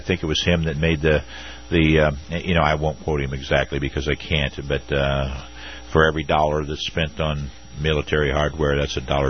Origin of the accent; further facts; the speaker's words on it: Ohio, United States; moved away as an adult; I was raised in Ohio, and you learn every nook and cranny of that state, and then you move when you're in your later years.